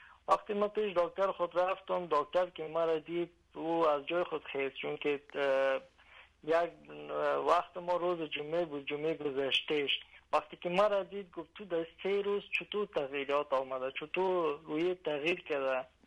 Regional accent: Afghanistan; moved away as an adult; now in Denmark; من سال 1390 متولد افغانستان هستم. 24 سال در افغانستان من زندگی کردم. فقط به نام مسلمان بودم

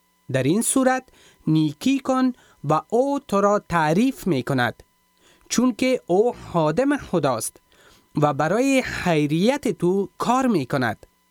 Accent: Afghanistan; ما شما کل ما افغان هستیم. اگر ما مسیحی شدیم به این معنی نیست که ما کدام بیگانه هستیم. ما هم افغان هستیم و افغانستان کشور عزیز ماست.

